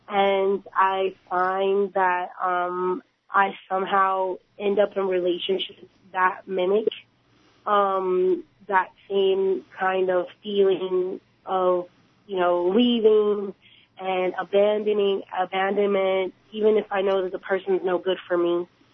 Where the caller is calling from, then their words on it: Bronx, New York, United States; I'm calling from the Bronx.